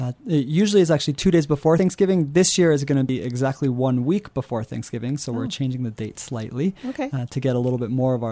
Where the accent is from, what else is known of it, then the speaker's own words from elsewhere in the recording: Colorado, United States; Yeah, so I grew up in the Roaring Fork Valley, and just having such a strong connection and love for our mountains, our community, and our space